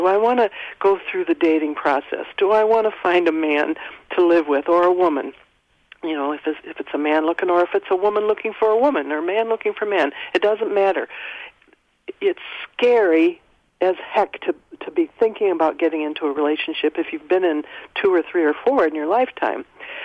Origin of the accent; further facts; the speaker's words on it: Illinois, United States; I grew up in Northern Illinois, and my parents loved each other, and I had one brother and one sister